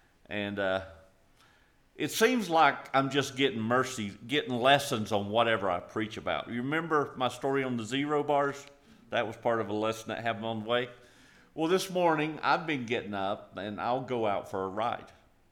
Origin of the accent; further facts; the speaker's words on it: South Carolina, United States; And he said, you're not from around here. I said, no. I said, I'm actually from South Carolina.